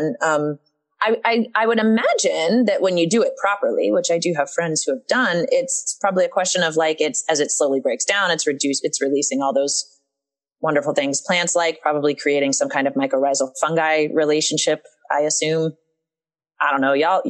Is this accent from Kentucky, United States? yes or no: yes; Kentucky, United States; So I'm from Eastern Kentucky. I grew up in a family that always had a garden in our backyard